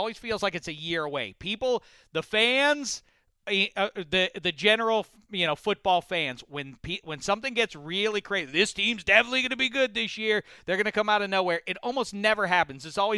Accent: Pittsburgh, Pennsylvania, United States; You're from obviously the Northeast, and I'm from Pittsburgh.

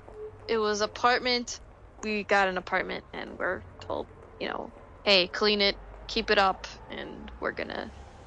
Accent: Indiana, United States; I am not. I am from Indiana.

